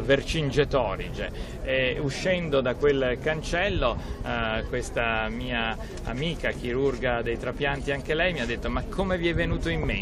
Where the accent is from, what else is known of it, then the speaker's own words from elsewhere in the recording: Rome, Lazio, Italy; devo dire che sono orgoglioso da romano